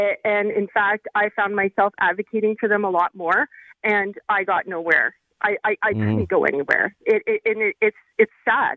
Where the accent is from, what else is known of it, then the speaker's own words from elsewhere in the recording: Canada; I'm actually from Canada.